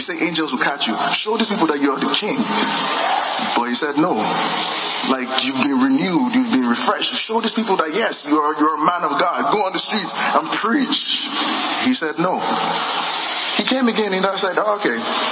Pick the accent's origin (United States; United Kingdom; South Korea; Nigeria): Nigeria; I came from Nigeria 2017. I got married 2017. I came from Nigeria 2018, 1st of February.